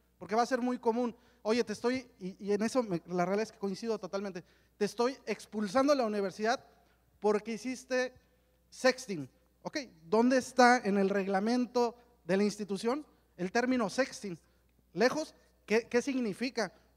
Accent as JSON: {"language": "Spanish", "country": "Mexico", "said": "la ley que nos rige a todos como mexicanos"}